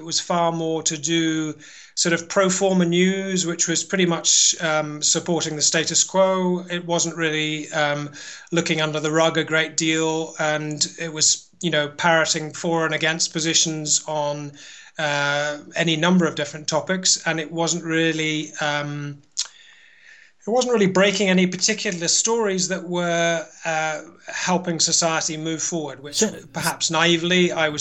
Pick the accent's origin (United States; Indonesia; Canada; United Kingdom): United Kingdom; now in France; I am British, yeah.